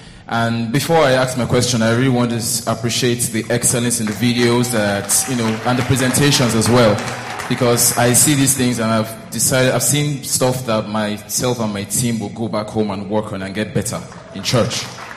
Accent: Ibadan, Oyo, Nigeria; So I'm from Ibadan, as I said.

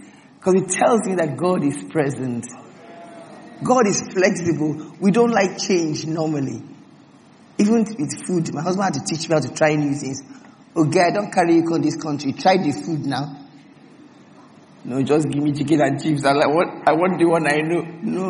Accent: Port Harcourt, Rivers, Nigeria

